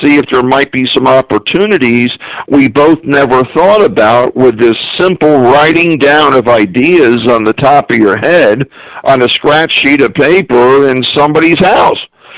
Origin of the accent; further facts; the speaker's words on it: United States; So I am bilingual, even though I'm American. I'm a Native American.